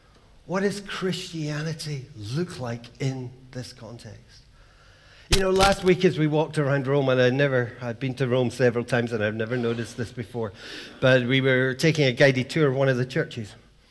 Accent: Bishopbriggs, Scotland, United Kingdom; I grew up in … this week, an Islamic center was firebombed.

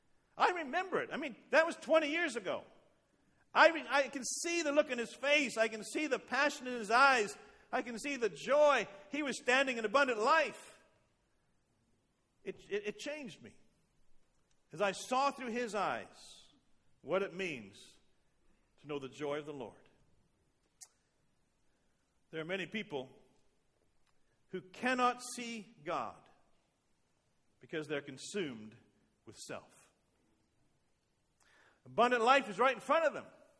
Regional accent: Canada; also born or lived in Texas; I grew up in Canada, if you didn't know that. I went to school down in Texas for a while, in the States. Went back to Canada to pastor.

